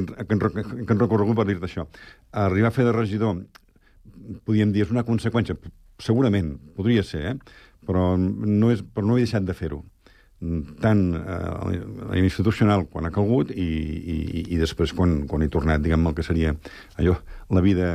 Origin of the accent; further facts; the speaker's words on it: Montcada i Reixac, Catalonia, Spain; Jo soc de Montcada, com he dit abans